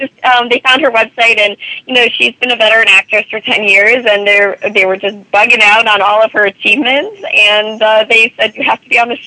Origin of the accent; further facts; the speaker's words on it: Midwest, United States; I say making, I'm from the Midwest.